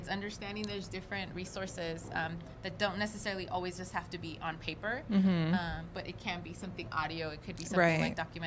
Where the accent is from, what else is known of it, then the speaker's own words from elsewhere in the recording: Inglewood, California, United States; growing up in Inglewood during the LA riots